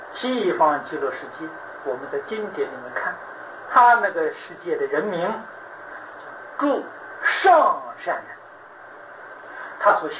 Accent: China; 你看我们中国人讲平安

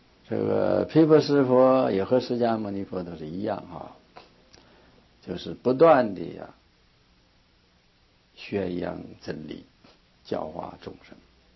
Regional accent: China; 我们中国人呢，这个佛这句话是个印度话，不是中国话哈。

